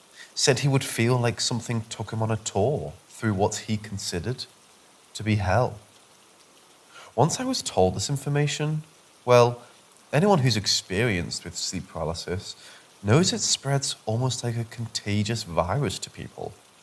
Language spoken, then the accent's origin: English; Midwest, United States; My wife is from Australia, and I'm from Midwest America. I'm 33, and she's 26.